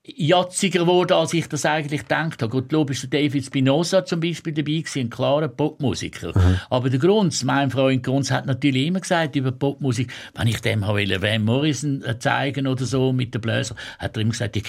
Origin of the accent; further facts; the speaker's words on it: Thurgau, Switzerland; und heute würde ich ja sagen, als Thurgauer würde ich sagen, ein Maler muss malen.